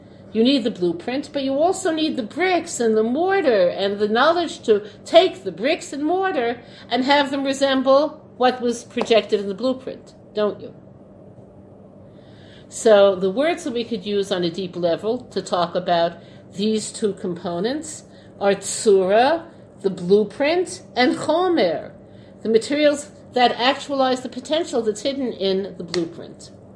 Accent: Brooklyn, New York, United States; That's not what I saw growing up in Brooklyn.

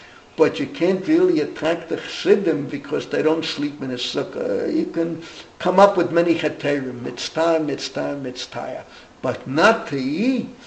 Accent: United States; moved away as an adult; now in Israel; I grew up in the United States. Believe me, it was too cold to sleep in a sukkah. I live in an apartment in Israel for the last 51 plus years.

